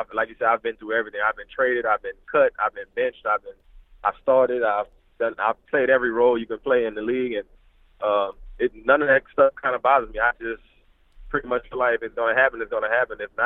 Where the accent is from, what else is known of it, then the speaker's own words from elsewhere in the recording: New Orleans, Louisiana, United States; I'm from New Orleans, so we have unique names down there, middle names and stuff like that.